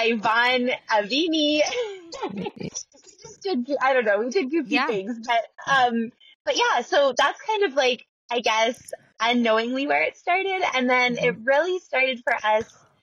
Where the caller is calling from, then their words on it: Watford, Ontario, Canada; I am calling from Watford, Ontario in Canada.